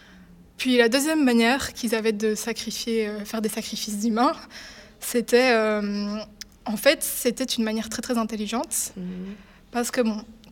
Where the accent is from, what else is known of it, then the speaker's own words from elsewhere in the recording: Belgium; je suis belge et que j'adore le chocolat